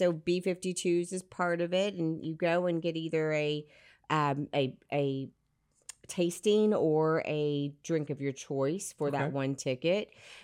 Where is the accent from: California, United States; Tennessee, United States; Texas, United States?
Texas, United States; I'm a native, so I don't know. I don't know anything else but being